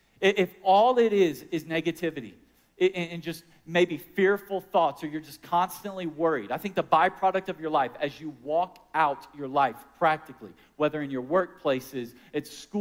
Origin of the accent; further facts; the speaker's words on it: Houston, Texas, United States; growing up in Houston, Texas, a large school district. Shout out Cyfair Independent School District.